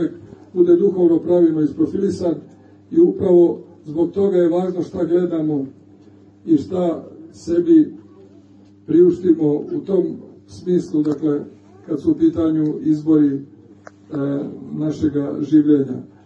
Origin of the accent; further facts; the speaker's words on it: Novi Sad, Vojvodina, Serbia; da dolazimo iz Novog Sada, mi iz Bačke